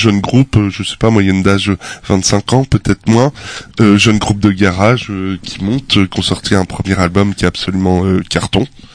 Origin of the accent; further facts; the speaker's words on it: Grand Est, France; Moi, je suis du Grand Est. C'est une région qui s'appelle le Grand Est.